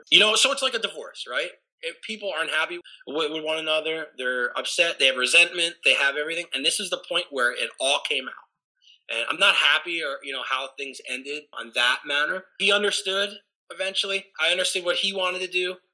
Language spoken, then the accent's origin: English; Northeast, United States; I grew up in the Northeast, and I grew up old school East Coast family where you don't talk about anything